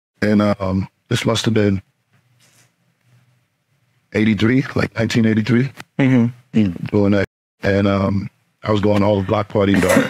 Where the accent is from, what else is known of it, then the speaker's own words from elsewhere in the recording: New York City, New York, United States; I was raised in the Bronx my whole life.